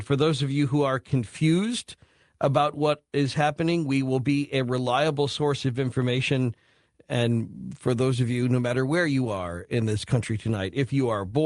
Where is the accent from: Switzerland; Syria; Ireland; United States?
United States; Chicago, Illinois; I know John Coleman from when I was a kid and I grew up in the Chicago area